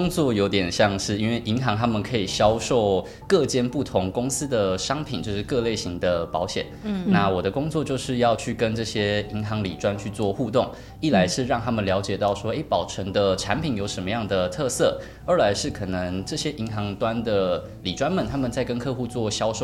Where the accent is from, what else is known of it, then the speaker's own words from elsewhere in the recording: southern Taiwan, Taiwan; 我是南部人，得、是长辈他们搬到北部来。